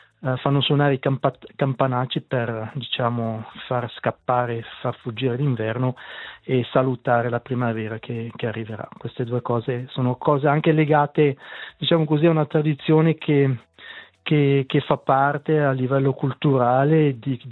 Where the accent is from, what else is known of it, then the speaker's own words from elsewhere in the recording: Verdabbio, Graubünden, Switzerland; ho avuto la fortuna e il piacere di insegnare 5 anni a Gruno, dunque poco distante dal mio paese, da Verdabbio